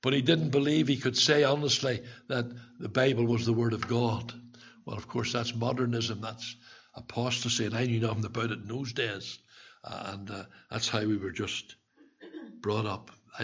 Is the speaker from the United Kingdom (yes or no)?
yes; Belfast, Northern Ireland, United Kingdom; I was born in Tigers Bay.